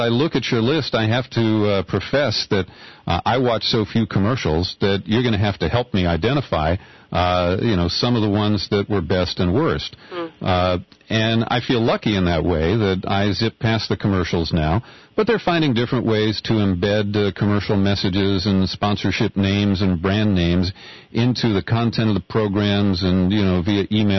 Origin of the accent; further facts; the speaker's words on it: Cincinnati, Ohio, United States; Well, P&G is based in my hometown of Cincinnati